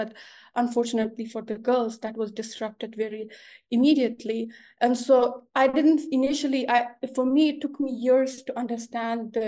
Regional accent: Kandahar, Afghanistan; the Taliban were, it's in Kandahar, my hometown, and Taliban were making its presence back.

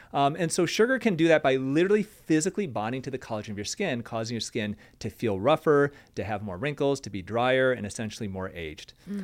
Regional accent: Michigan, United States; You know, I'm from Michigan, you know, you're Tennessee.

